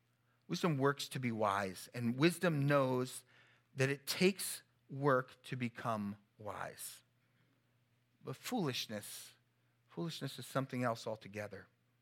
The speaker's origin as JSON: {"language": "English", "region": "New Jersey", "country": "United States", "said": "maybe because I'm from Jersey and I've spent quite a bit of time in Philly and New York"}